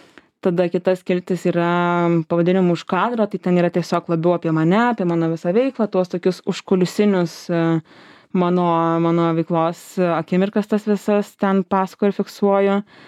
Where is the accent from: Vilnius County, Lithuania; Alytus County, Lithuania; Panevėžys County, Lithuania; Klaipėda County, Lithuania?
Alytus County, Lithuania; Alytus; also born or lived in Kaunas; Aš studijavau Kaune, pati esu alytiškė, tai tiesiog būdavo taip, kad savaitgaliais mes grįžtam namo su sese į Alytų.